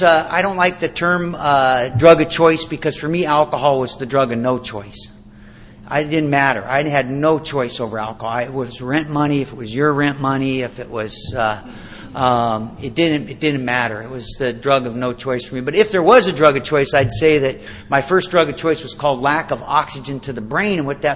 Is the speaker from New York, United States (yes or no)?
no; Seattle, Washington, United States; I was raised in Seattle. I'll tell you a little bit about my story. I was raised in Seattle. I was raised in an alcoholic home.